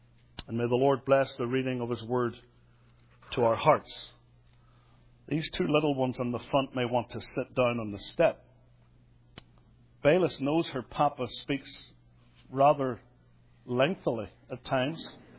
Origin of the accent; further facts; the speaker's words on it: Belfast, Northern Ireland, United Kingdom; now in United States; A guy from Belfast, Northern Ireland, a woman from Iowa.